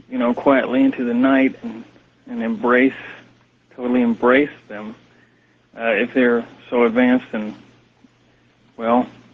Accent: Texas, United States; I'm from Texas, and it's nice to hear your voice again.

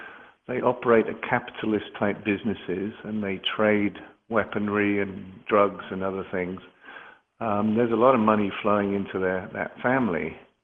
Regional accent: United Kingdom; I'm British

